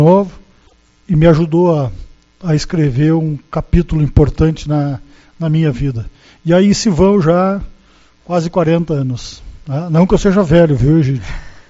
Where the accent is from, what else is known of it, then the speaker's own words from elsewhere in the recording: Santa Maria, Rio Grande do Sul, Brazil; also born or lived in Porto Alegre; now in Uruguaiana, Brazil; Eu sou um uruguaianense que, com 1 ano de idade, meus pais foram trabalhar em Santa Maria, eu fui criado em Santa Maria. Em Santa Maria, me criei, fiz a faculdade de medicina, fui fazer residência em Porto Alegre e voltei para Uruguaiana com 26 anos.